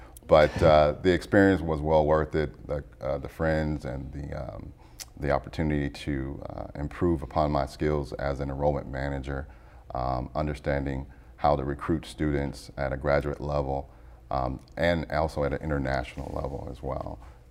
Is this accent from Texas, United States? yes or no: yes; Waco, Texas, United States; I'm originally from Waco, Texas. I graduated from Baylor University in 1996.